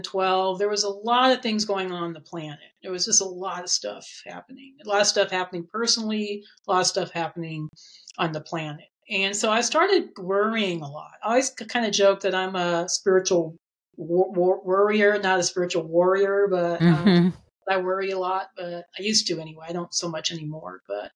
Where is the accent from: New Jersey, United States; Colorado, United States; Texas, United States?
Colorado, United States; Colorado Springs; I used to live in Colorado Springs. That's actually my hometown.